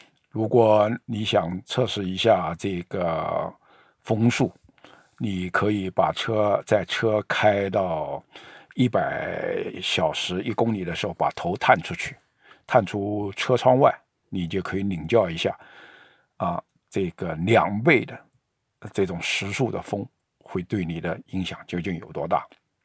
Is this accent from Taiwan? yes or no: no; China; 我们中国人的媒体与美国这种北美加拿大美国这种民主国家的这个媒体的实力差的10万8千里